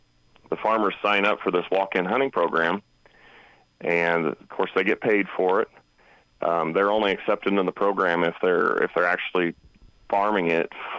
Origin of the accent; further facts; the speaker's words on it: Colby, Kansas, United States; I grew up down in Colby, Kansas, Northwest Kansas.